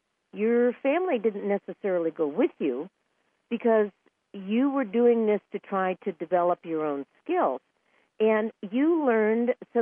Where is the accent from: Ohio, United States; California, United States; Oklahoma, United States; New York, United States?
California, United States; I was born and raised in California, so Las Vegas was a wonderful spot.